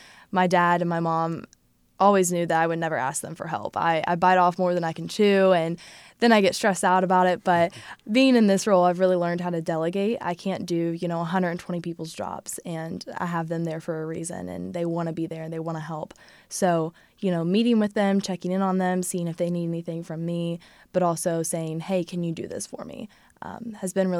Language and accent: English; Louisville, Kentucky, United States; I grew up right outside of Louisville, so, you know, we had access to transportation and running water, and, you know, it was a 10-minute drive to downtown Louisville